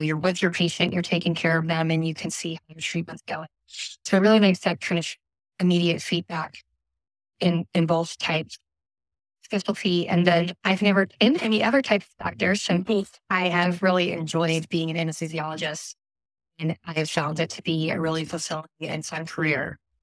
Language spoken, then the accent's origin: English; Louisiana, United States; Yeah, I grew up in Louisiana, and I went to undergraduate at Auburn to major in engineering.